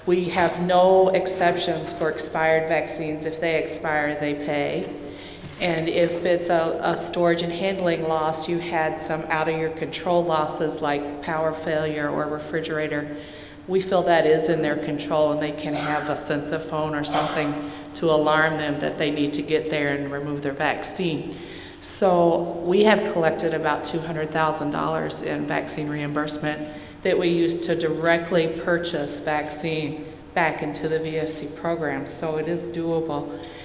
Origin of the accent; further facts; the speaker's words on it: Michigan, United States; from Michigan. I'm the BFC coordinator there.